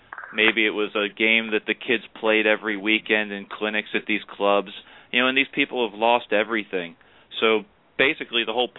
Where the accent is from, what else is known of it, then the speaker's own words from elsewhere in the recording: Baltimore, Maryland, United States; accent: Baltimore; I've got my Balmer accent going down here, hon.